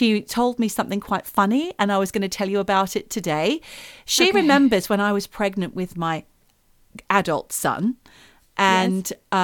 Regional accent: North East England, United Kingdom; I'm Geordie. I'm the tall one.

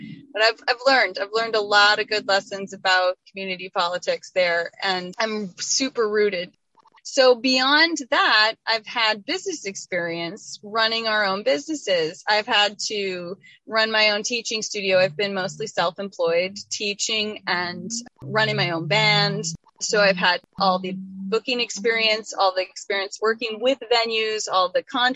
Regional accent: Washington, District of Columbia, United States; moved away as an adult; I've had to learn how to live in a small community because I'm originally from Washington, D.C.

